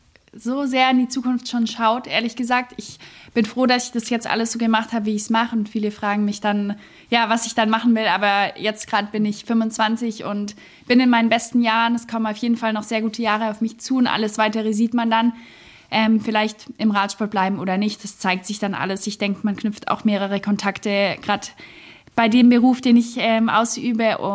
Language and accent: German; Baden-Württemberg, Germany; accent: Swabian; Nur mein Schwäbisch ist nicht so gut. Irgendwie, meine Eltern wundern sich auch immer, aber ich habe nicht so einen Dialekt.